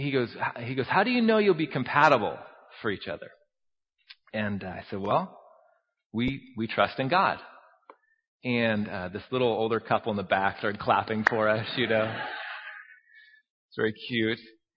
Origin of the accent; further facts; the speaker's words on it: Forestville, United States; her uncle was actually one of my baseball coaches growing up in Forestville.